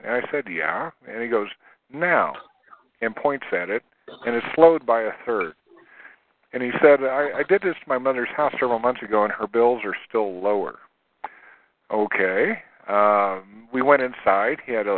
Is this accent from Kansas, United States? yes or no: yes; Wichita, Kansas, United States; moved away as an adult; now in Denver, United States; I'm from Wichita, Kansas, and moved to Denver in 1981.